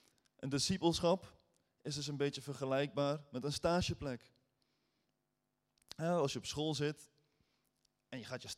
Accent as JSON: {"language": "Dutch", "country": "Netherlands", "said": "En ik als Nederlander, ik had zoiets van, wat overkomt me nu? Dit kennen wij helemaal niet in Nederland."}